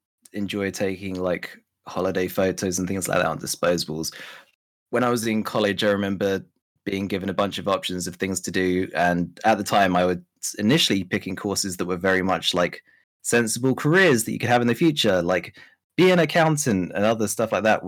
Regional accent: South Norwood, London, United Kingdom; So I grew up in the southeast of London, kind of near to Croydon, an area called South Norwood

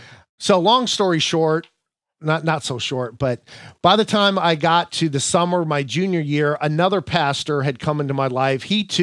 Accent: Ohio, United States; We went on a mission trip out to California. I grew up in Ohio, so we went across country and went into Mexico.

